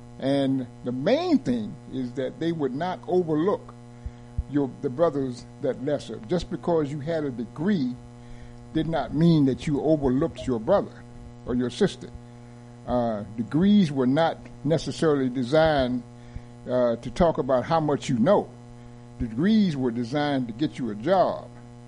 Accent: the South, United States; born there; I was born in the South, and I lived in a community that was very, very communal in spirit.

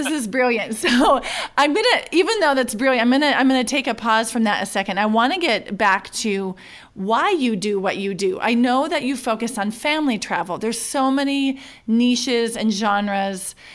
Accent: United States; now in Switzerland; And as an American who worked really hard to recreate myself in Switzerland, learn German, coach and train in another language, I worked really hard to establish myself in Switzerland.

